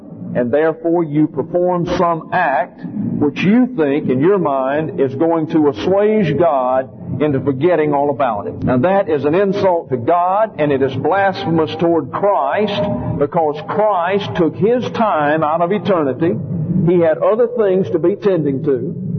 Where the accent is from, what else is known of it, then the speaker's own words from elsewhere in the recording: the South, United States; because I am from the South, and many times I have been said to need an interpreter.